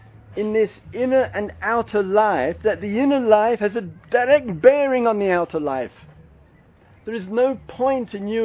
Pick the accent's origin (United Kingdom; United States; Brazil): United Kingdom; England; And when I stopped being English, which I stopped a long time ago, it's too embarrassing.